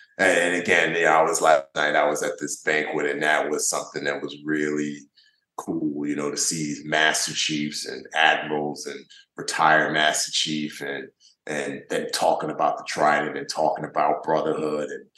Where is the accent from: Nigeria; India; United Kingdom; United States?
Nigeria; the character's from Nigeria, just like I was from Nigeria.